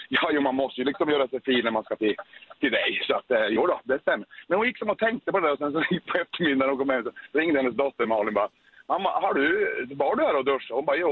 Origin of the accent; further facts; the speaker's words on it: Kalix, Norrbotten County, Sweden; du vet att jag är från Kalix.